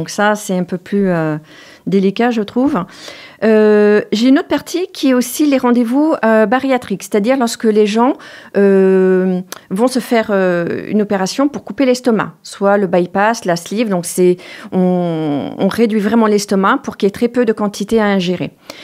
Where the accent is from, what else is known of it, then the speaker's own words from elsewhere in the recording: Paris, Île-de-France, France; je suis parisienne. Voilà, donc je suis née à Paris.